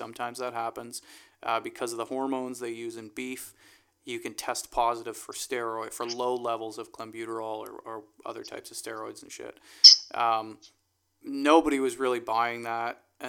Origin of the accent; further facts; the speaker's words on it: Amersfoort, Utrecht, Netherlands; Jeffrey and I grew up in Amersfoort.